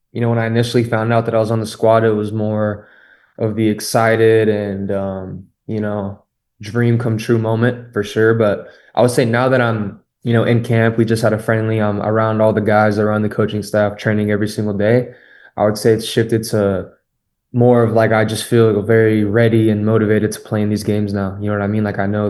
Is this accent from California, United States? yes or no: yes; Fresno, California, United States; Yeah, so I grew up, you know, born and raised in Fresno.